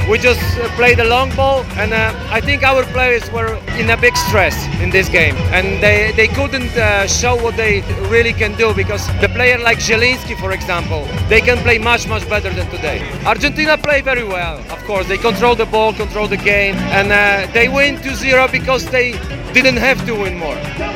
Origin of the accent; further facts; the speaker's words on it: Poland; I'm from Poland.